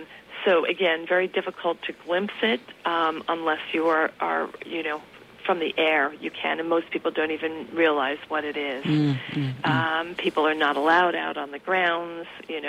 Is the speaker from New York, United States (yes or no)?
yes; New York, United States; So I'm from the New York area. I came back down here